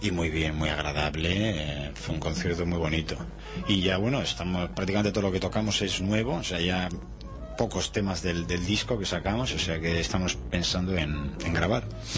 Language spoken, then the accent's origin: Spanish; Bilbao, Basque Country, Spain; soy de Bilbao.